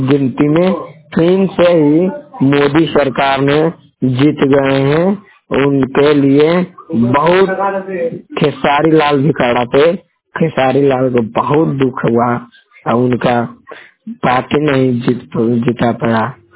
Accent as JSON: {"language": "Hindi", "region": "Bihar", "country": "India", "said": "मैं बिहार से हूँ, कैमूर जिला से था, थाना मानिया जिला कैमूर बबुआ पोर शुक्ल पिपरा पंचायत निजान पंचायत से मैं हूँ।"}